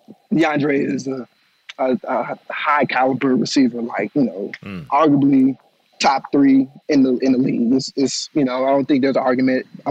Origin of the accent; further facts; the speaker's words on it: Atlanta, Georgia, United States; also born or lived in Miami; growing up in Atlanta, there aren't any oceans, you know, that I could go to within a 5-6 hour drive. But living in Miami for 3 years, I was 30 minutes away.